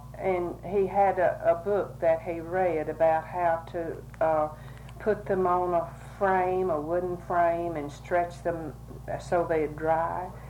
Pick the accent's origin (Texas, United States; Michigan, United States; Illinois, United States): Texas, United States; Burke; born there; I was born near Burke, Texas, October the 3rd, 1913.